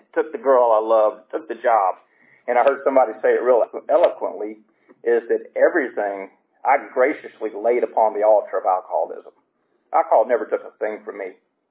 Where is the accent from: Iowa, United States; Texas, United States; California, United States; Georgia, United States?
Georgia, United States; Decatur; also born or lived in Flowery Branch; I actually grew up, I'm from Flowery Branch. I live up at the lake now, but I grew up in Decatur.